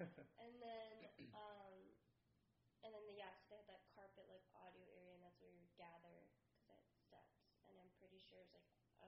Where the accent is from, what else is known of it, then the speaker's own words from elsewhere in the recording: Princeton, New Jersey, United States; I'm from Princeton, and I've lived here all my life.